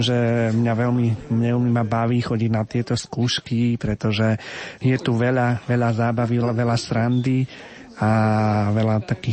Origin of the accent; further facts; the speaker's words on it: Nitra, Nitra Region, Slovakia; Pochádzam z Nitry, dochádzam vlastne do Bratislavy za divadlom.